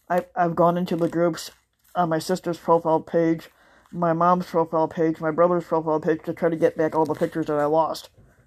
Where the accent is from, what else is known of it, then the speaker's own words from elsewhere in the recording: Ireland; I'm Irish. And my name in the Irish thing actually means king anyway, so when they call me king, that's actually they're calling me by my Irish name.